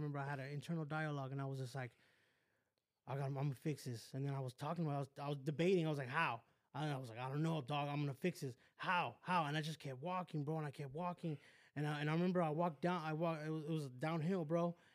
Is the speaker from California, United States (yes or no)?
yes; West Covina, California, United States; I grew up in West Covina.